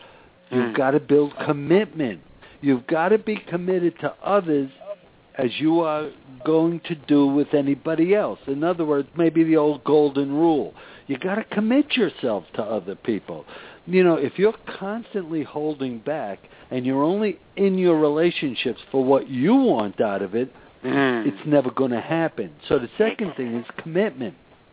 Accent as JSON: {"language": "English", "town": "Brooklyn", "region": "New York", "country": "United States", "said": "I'm from Brooklyn. She's from Brooklyn also, okay?"}